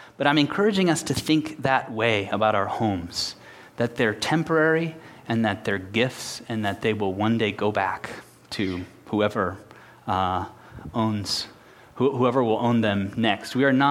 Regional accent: Mexico; now in United States; In a few years, I'll forget that I'm even from Mexico, I'm sure.

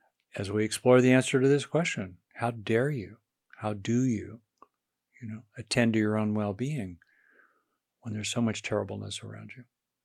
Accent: United States; even though I was born into a fairly modest economic situation as an American

